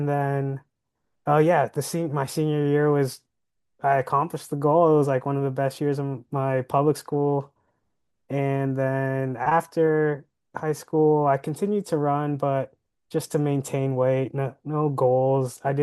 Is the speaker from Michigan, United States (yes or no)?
no; Virginia Beach, Virginia, United States; 31 years old, born and raised in Virginia Beach.